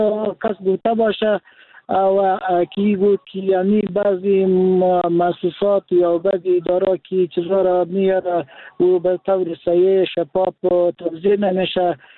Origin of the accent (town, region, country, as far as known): Daykundi, Afghanistan